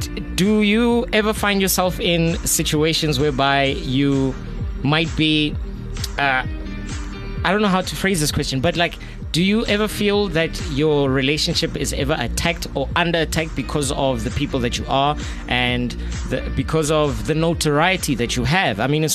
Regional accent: Soweto, Gauteng, South Africa; I grew up in Soweto, we still do.

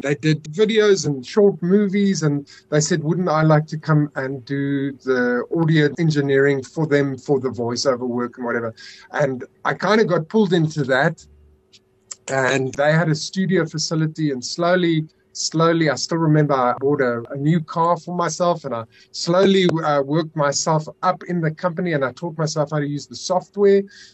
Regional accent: Kempton Park, Gauteng, South Africa; I kind of grew up within the faith. At that stage, I grew up in Maranatha Community Church in Kempton Park

